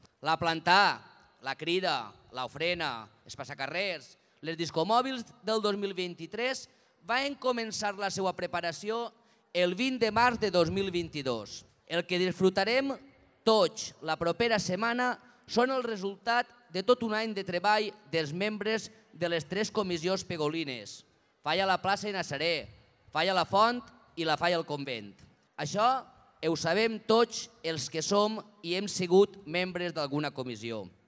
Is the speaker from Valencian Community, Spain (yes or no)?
yes; Pego, Valencian Community, Spain; quan diem que som de Pego i fallers. Però no és província d'Alacant?